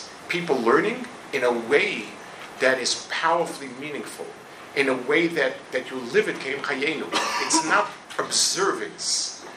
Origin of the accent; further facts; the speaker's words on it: United States; now in Israel; And I grew up in America in the 50s, 60s, I came to Israel in 1970.